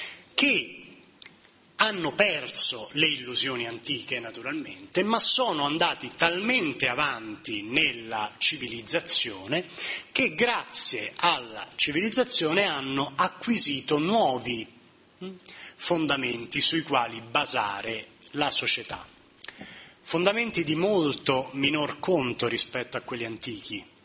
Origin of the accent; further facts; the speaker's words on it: Macerata, Marche, Italy; Le colline maceratesi, sì, carine, graziose, io vengo da Macerata, lo so che sono belle